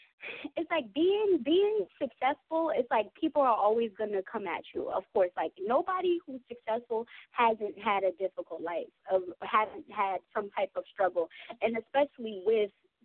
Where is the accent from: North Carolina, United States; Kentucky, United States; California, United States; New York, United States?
New York, United States; I'm going to make it out of New York, because I'm from New York, too.